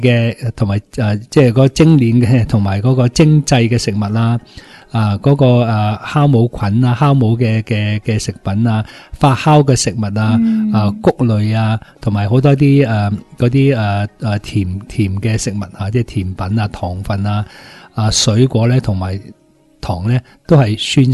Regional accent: Hong Kong; 我都香港人

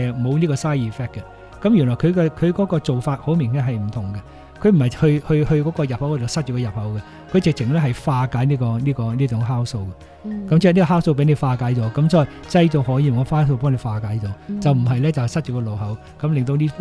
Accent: China; 我哋中國人好多人煲乜啊煲物咧，都有啲金皮啊、橙皮啊

